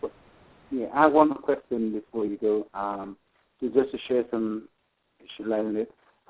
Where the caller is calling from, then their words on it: Miami, Florida, United States; Yes, Al, I need to I'm calling from Miami, Florida.